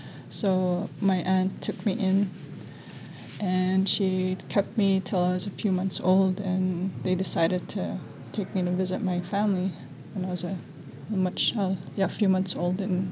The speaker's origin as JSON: {"language": "English", "town": "Winnipeg", "region": "Manitoba", "country": "Canada", "said": "I'm from Canada, Winnipeg, Manitoba."}